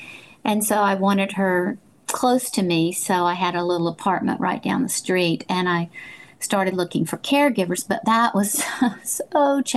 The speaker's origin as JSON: {"language": "English", "region": "North Carolina", "country": "United States", "tie": "born or raised there", "lives_now": "Florida, United States", "said": "My mom, I live in Florida, but my mom, I grew up in North Carolina."}